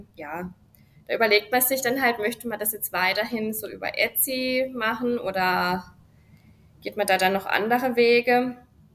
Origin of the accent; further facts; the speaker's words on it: Baden-Württemberg, Germany; Ich komme aus dem tiefen Schwarzwald, das sich oft mit meinem Dialekt nicht verbergen lässt.